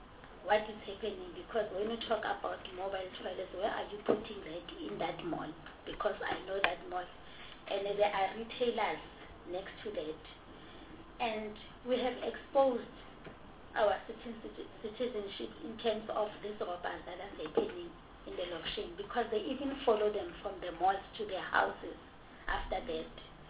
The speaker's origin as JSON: {"language": "English", "town": "Soweto", "region": "Gauteng", "country": "South Africa", "said": "I'm from Soweto."}